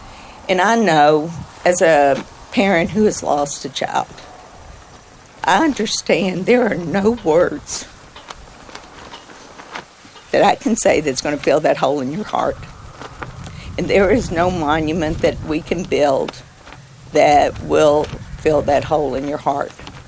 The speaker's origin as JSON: {"language": "English", "region": "Kentucky", "country": "United States", "tie": "born or raised there", "said": "You know, growing up in Trigg County, in southern Trigg County, I lived just right down the road."}